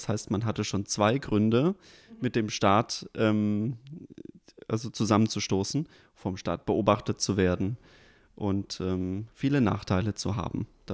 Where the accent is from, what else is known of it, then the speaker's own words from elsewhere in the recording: Germany; born there; Ja, also tatsächlich bin ich noch in der DDR geboren und da herrschte ein religionsunfreundliches Klima.